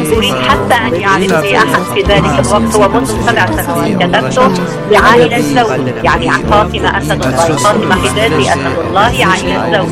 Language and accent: Arabic; Lebanon; طبعا أنا كلبنانية، عندما كنا نأتي إلى إيران لزيارة الإمام الرضا سلام الله عليه